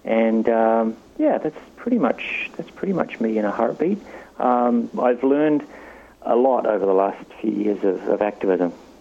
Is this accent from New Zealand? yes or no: yes; New Zealand; moved away; I moved over from New Zealand over 20 years ago. I just came for 3 months of work, and like Gilligan, I'm still here.